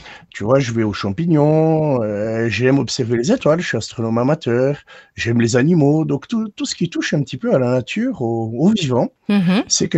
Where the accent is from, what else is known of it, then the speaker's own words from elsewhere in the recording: Neuchâtel, Switzerland; born there; Je suis né à Neuchâtel, au bord du lac de Neuchâtel, un 14 juillet 1985 à 8h42 du matin.